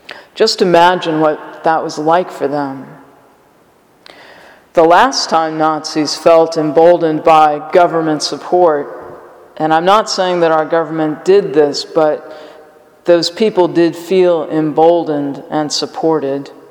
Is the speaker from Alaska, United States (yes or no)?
no; Charlottesville, Virginia, United States; I grew up in Charlottesville, right outside the town in Albemarle County. I graduated from Western Albemarle High School. Then I went back to Charlottesville for graduate school.